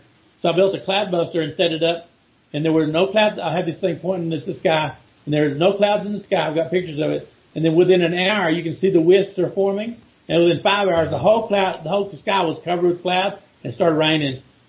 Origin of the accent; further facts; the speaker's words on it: Texas, United States; also born or lived in Dallas; Yeah, I lived in Dallas. I'm from Texas. My family's up north, near down from Amarillo.